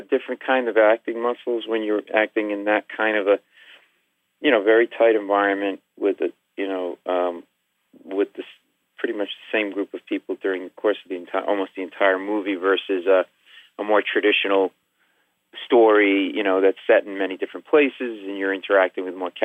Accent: Rhode Island, United States; I'm a Catholic boy. I'm from Rhode Island. I'm Italian.

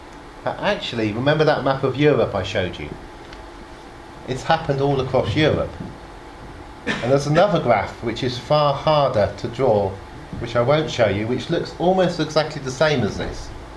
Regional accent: Oxford, South East England, United Kingdom; born there; As John said, I was born in Oxford. That now makes me very rare in Oxford.

